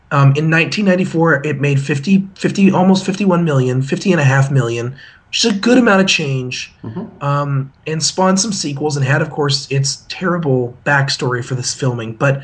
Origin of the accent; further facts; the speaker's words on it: California, United States; And growing up in Orange County, where we have three black people, that was pretty amazing.